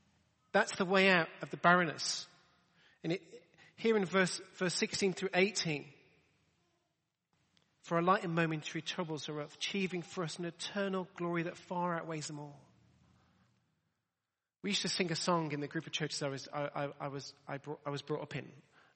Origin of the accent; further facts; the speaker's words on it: Telford, West Midlands, United Kingdom; also born or lived in Birmingham / Coventry; Remember when we were kids, I was brought up in Telford and then Birmingham and then we moved to Coventry.